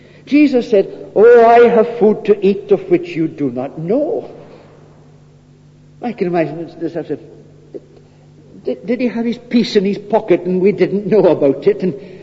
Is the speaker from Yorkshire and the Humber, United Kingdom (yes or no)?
no; Scotland, United Kingdom; we're Scottish folk by and large, they're not going to go around wearing their heart on their sleeves